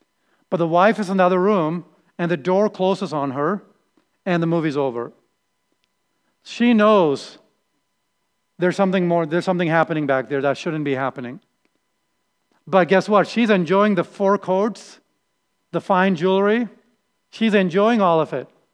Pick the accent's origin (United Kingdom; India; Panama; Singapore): India; you know, as Indian people, we always put labels to people, okay?